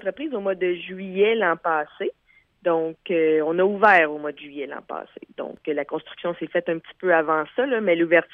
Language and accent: French; Lac-Sainte-Marie, Quebec, Canada; je suis native du Lac-Sainte-Marie, puis j'ai toujours voulu réinvestir dans ma région